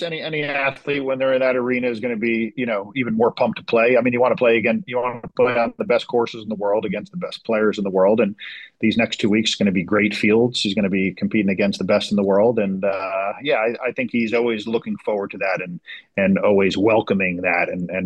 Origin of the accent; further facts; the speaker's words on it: New Jersey, United States; I am from New Jersey, and I still live in Bergen County.